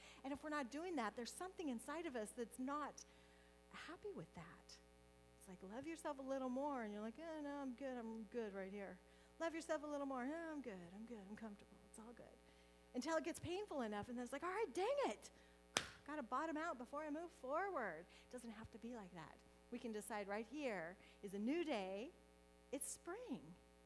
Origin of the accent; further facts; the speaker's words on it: Nebraska, United States; now in California, United States; I grew up in Nebraska. We'd still get snowstorms about this time.